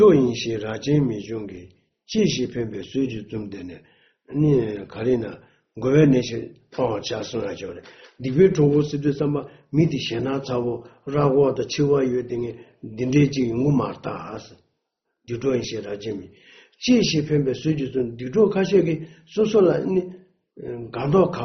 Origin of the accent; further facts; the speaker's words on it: Shanghai, China; 我是上海人